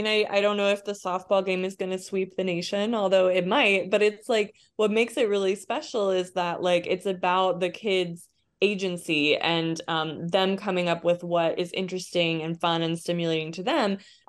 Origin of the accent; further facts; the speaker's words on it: Michigan, United States; I grew up in Southeastern Michigan as well, so we'd played a lot of Red Rover.